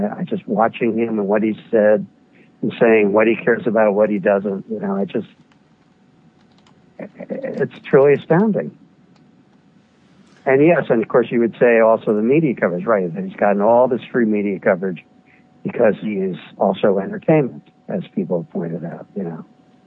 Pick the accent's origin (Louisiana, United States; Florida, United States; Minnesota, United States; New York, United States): New York, United States; New York City; growing up around New York City as a child, you know, I remember Donald Trump when he was really just sort of a younger brat